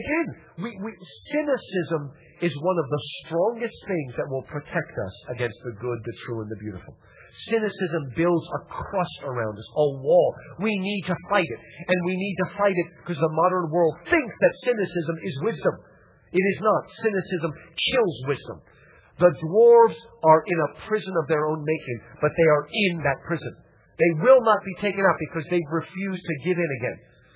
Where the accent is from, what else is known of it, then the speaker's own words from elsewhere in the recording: United States; I'm a Baptist. I'm an American.